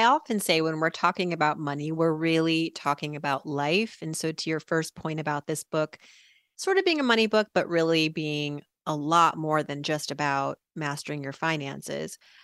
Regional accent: Worcester, Massachusetts, United States; born there; well, I am the daughter of immigrants from Iran. They moved here, my parents, in the late 70s. And I was born in 1980 in Worcester, Massachusetts.

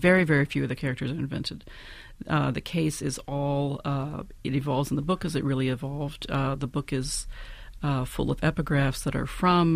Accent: Buchanan, West Virginia, United States; Quiet Dell was a hamlet of about 100, maybe 4 miles from my hometown.

